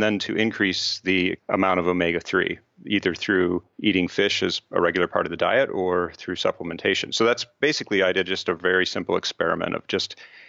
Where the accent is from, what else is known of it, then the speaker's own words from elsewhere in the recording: Chicago, Illinois, United States; I'm originally from Chicago, went to Princeton and then on to Washington University in St. Louis